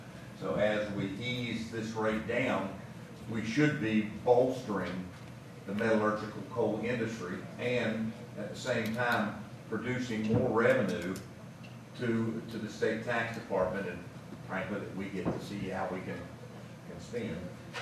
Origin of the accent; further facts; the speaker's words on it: West Virginia, United States; I'm from Mercer County, not a tremendous amount of coal mining activity in Mercer County, but there is some.